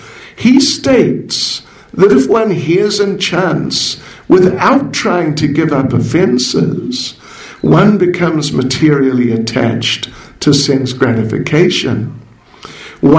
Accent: South Africa; not exactly that I'm South African, but he didn't know that I was living in South Africa.

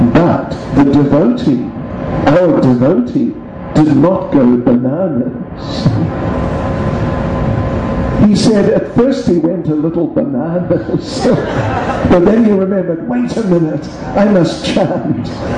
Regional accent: New Zealand; you're all South Africans, I'm from New Zealand.

